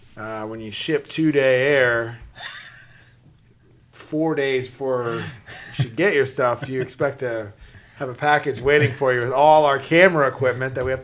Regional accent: the South, United States; Because I don't like driving to that stuff. I'm from the South.

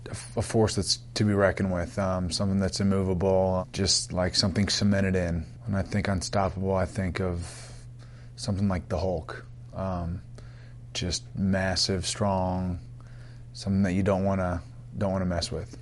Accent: Orlando, Florida, United States; I grew up in Orlando, Florida, and so we saw some Tampa games when I was younger

